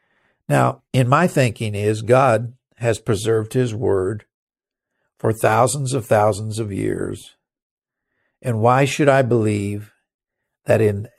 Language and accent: English; England, United Kingdom; first language en; but I am an English person, and English is my language, believe it or not.